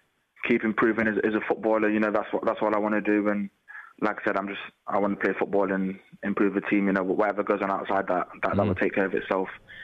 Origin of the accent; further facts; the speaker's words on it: England, United Kingdom; born there; obviously I was born in England, so I'm classed as English, you know, I am English